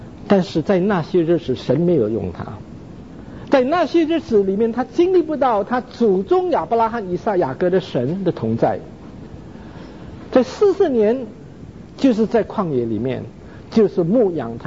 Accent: China; now in Canada; 我是加拿大人，我是中国人，我是基督徒，是三重身份

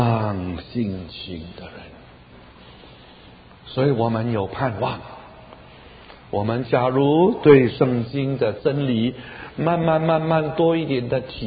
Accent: China; 我们中国人总是要存一点钱的啊

